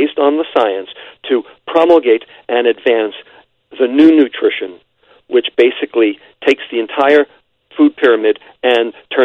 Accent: New York, United States; I'm a New Yorker, okay?

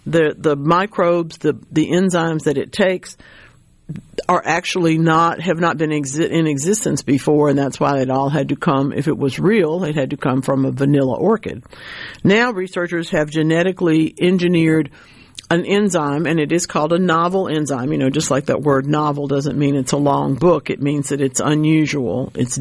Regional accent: Louisiana, United States; there are parts that are in the very, very far south of my home state of Louisiana where the roads are not there anymore.

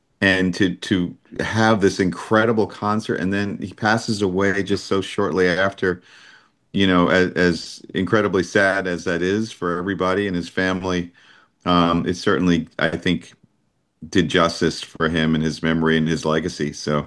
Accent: New York, United States; I grew up on Long Island.

